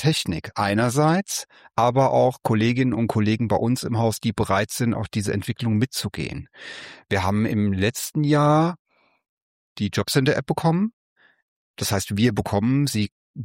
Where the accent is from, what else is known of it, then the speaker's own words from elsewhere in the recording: Bad Kreuznach, Rhineland-Palatinate, Germany; Ich bin hier in Kreuznach zur Schule gegangen